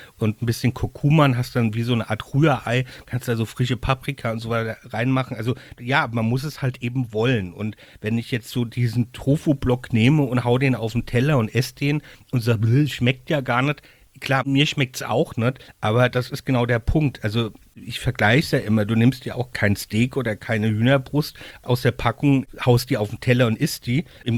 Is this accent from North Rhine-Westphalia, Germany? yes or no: no; Rhineland-Palatinate, Germany; Ich bin ja in Gabelhofsheim eben ja geboren, groß geworden. geworden, also inmitten von Weinbau und Ackerbau. Ich habe dann jetzt in Wackernheim inmitten von Obstbau gelernt